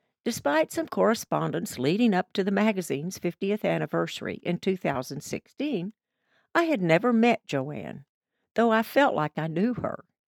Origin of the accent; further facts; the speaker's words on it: Memphis, Tennessee, United States; invited to speak to the Memphis Garden Club at the Dixon Gallery and Gardens, one of the crown jewels of my hometown.